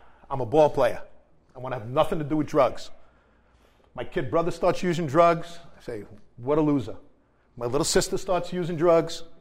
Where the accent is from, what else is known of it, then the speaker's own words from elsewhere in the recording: Queens, New York, United States; I grew up in Queens, New York. I kind of grew up in Flushing and in Rosedale.